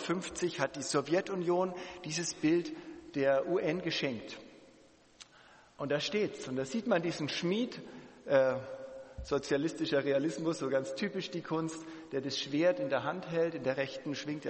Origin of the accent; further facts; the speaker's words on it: West Germany, Germany; ich bin im Westen aufgewachsen